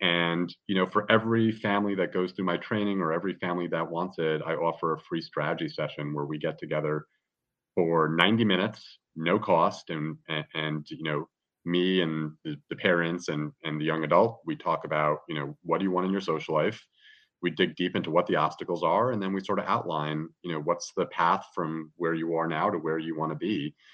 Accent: New York City, New York, United States; And, you know, I come from New York City where I used to work on Wall Street

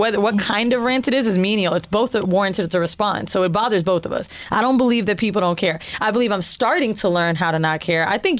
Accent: Orlando, Florida, United States; also born or lived in San Francisco; I grew up in Orlando. No, I was born in San Fran. We moved to Miami and my mom had to have a place in Miami

